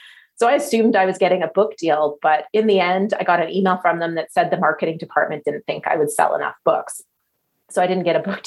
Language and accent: English; Canada; My background, I'm Canadian and I started real estate investing in Canada in 2001.